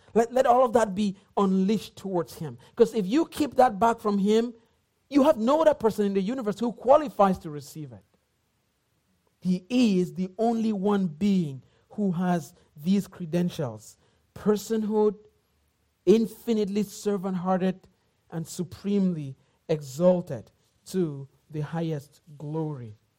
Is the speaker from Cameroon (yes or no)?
yes; Cameroon; English is a second language; I come from Cameroon.